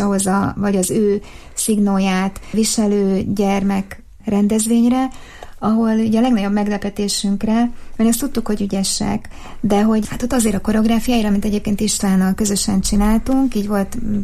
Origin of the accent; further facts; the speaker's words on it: Szolnok, Jász-Nagykun-Szolnok, Hungary; ugyan szolnoki vagyok